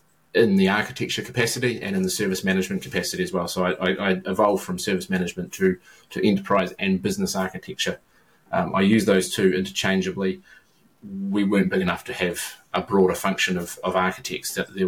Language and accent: English; New Zealand; my accent's even further south than your accent. … as you said in the intro. I'm a New Zealand-based consulting CIO, CTO.